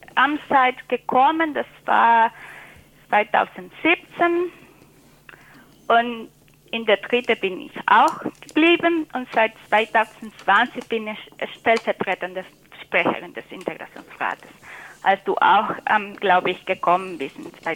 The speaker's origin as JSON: {"language": "German", "country": "Venezuela", "lives_now": "Tübingen, Germany", "said": "ich komme aus Venezuela und bin seit 1997 in Tübingen. Ich habe 4 Kinder hier in Tübingen geboren"}